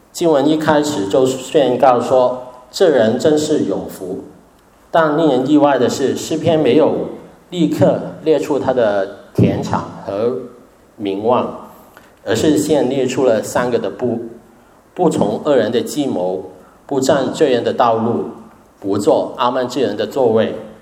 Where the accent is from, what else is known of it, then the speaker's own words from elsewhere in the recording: Sydney, New South Wales, Australia; Chinese is a second language; also born or lived in Hong Kong; 我是从悉尼来的。我十多年前在悉尼毕业，然后呢，我就跟我的太太回到香港，然后结婚生孩子，读神学，然后三年的时候就回到悉尼定居